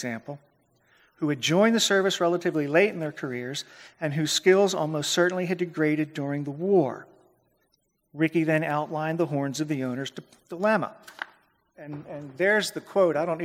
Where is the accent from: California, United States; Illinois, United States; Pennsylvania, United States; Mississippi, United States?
Pennsylvania, United States; Philadelphia; Frankly, I'm from Philadelphia, and I know how awful those Phillies were.